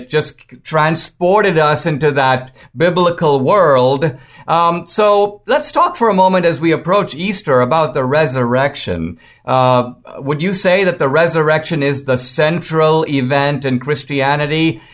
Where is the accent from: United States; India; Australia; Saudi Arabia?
India; I grew up in India with a variety of different religions, Islam, Hinduism, and so on, Judaism, of course.